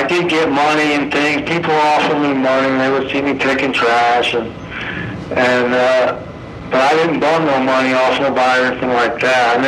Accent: Philadelphia, Pennsylvania, United States; now in Yuma, United States; No, I'm from Pennsylvania, Philadelphia, Pennsylvania.

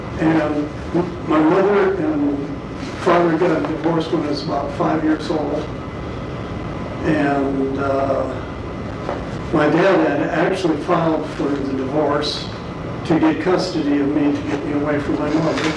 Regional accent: Madison, Wisconsin, United States; I'm from Madison, Wisconsin.

